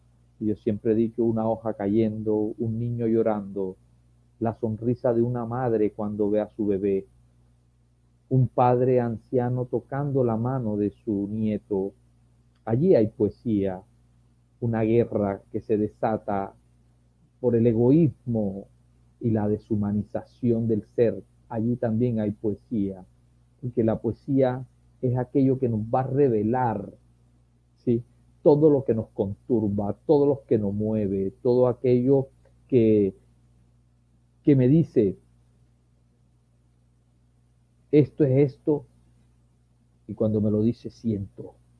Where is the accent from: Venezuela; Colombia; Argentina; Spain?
Colombia; Caribbean coast; Pero nosotros no, nosotros somos costeños de Barranquilla, costeños de Lorica, costeños, sí, de Cartagena, costeños de La Guajira.